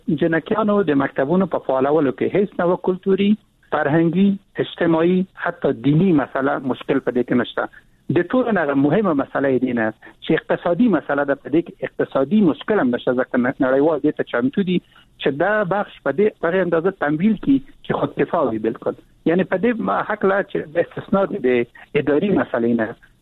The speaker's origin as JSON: {"language": "Pashto", "country": "Afghanistan", "said": "زه افغان یم"}